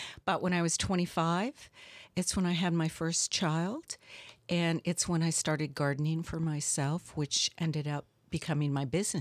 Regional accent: Chicago, Illinois, United States; born there; No, I wasn't. I was born in Chicago, Illinois.

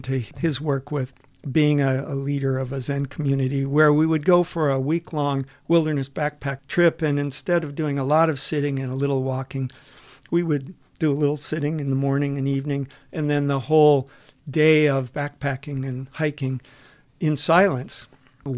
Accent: Washington, United States; growing up in Puget Sound, I wasn't in a family that liked to fish.

